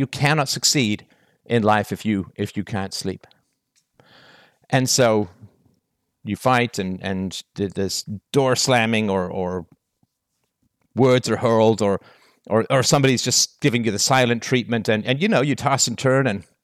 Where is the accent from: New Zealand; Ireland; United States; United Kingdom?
United Kingdom; England; also born or lived in Canada; And I remember growing up in England, we were in a fairly, it wasn't a terrible neighborhood, but it was very, very poor.